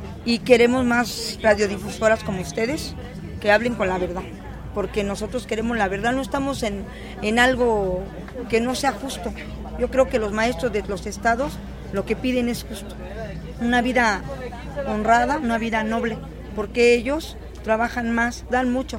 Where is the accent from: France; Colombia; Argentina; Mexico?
Mexico; Mexico City; aunque somos del DF, sí hay represión con los maestros